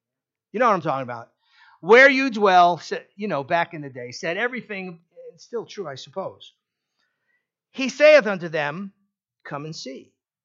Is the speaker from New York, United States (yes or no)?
yes; New York, United States; I grew up on Long Island on the blue collar side of the tracks.